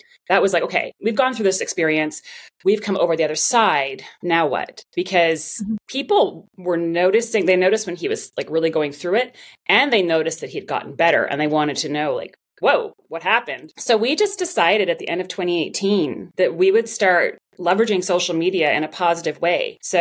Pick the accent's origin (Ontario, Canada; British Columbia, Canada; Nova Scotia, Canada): British Columbia, Canada; Vancouver; I'm from Canada. I mean, you know, what's really funny is I was born in Vancouver. I went to school in Vancouver. My mom's from Alberta. I mean, her mom is actually from Ireland, but I mean, she grew up in Canada. My dad is Greek, but like, that's where I grew up.